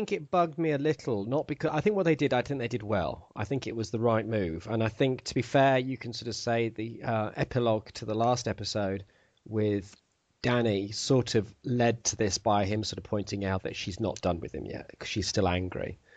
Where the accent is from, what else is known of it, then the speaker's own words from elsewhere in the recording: North West England, United Kingdom; I come from the Northwest, technically.